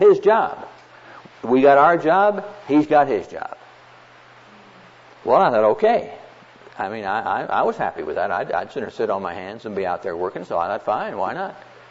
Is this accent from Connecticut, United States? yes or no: no; Neola, Iowa, United States; I was born and raised in Neola, but I came to Christ in Harlan.